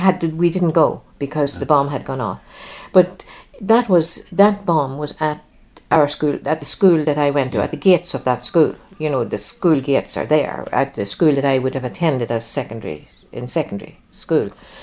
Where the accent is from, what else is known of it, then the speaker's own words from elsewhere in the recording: Northern Ireland, United Kingdom; And when we go on holidays, if they say you're from England, we say very definitely, no, we're from Ireland.